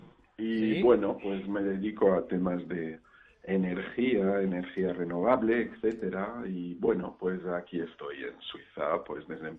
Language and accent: Spanish; Valencian Community, Spain; now in Switzerland; No, yo soy alicantino.